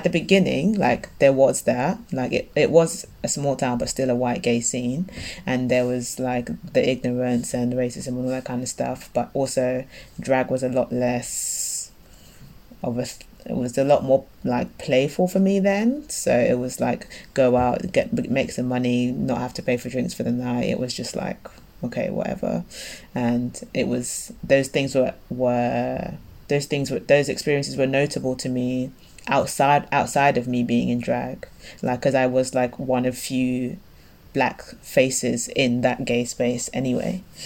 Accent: London, United Kingdom; So it didn't even feel, as a Londoner, it didn't even feel like

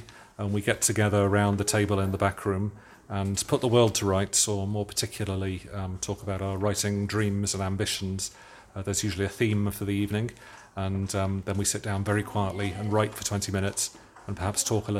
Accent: United Kingdom; moved away as an adult; now in Spain; I started work in the UK. It may be hard to tell from my accent now, but I'm originally from the UK. And I actually came out with the bank as then was in 1998. I'd never been to Spain before.

